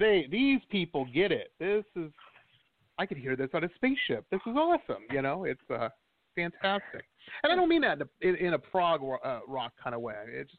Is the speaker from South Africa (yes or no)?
no; Detroit, Michigan, United States; And I grew up in Detroit, and I remember when techno hit